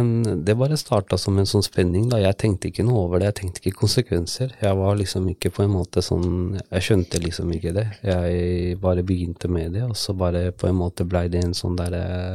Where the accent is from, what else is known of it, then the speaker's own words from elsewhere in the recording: Oslo, Norway; Jeg født og oppvokst i Oslo. Jeg i midten av 30-årene nå. Jeg har vokst opp litt forskjellig i Oslo. Så for det meste så har jeg bodd egentlig litt forskjellige steder i Oslo nå.